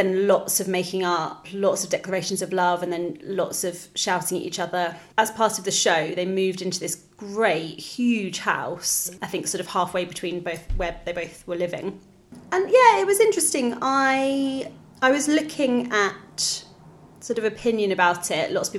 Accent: East of England, United Kingdom; We're both from Essex.

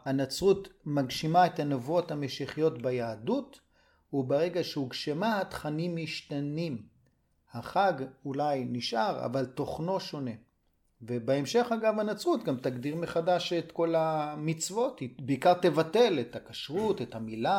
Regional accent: Tirat Zvi, Northern District, Israel; אני גדלתי בקיבוץ טירת צבי, בעמק בית שאן

